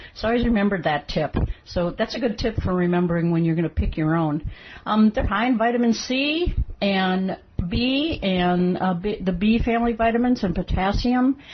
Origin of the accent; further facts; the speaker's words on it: Michigan, United States; I came from Michigan, so I was able to grow strawberries, and they came back.